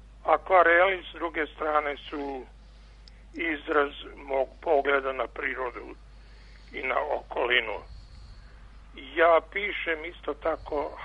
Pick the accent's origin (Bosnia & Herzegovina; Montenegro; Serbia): Serbia; Prokuplje, Toplica District; born there; a razume se i o svom starom kraju.